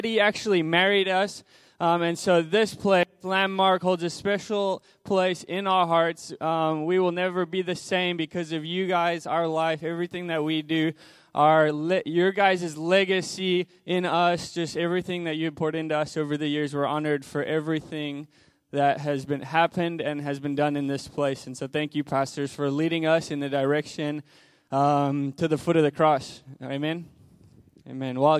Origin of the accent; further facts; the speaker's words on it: Zimbabwe; But I was born in Zimbabwe.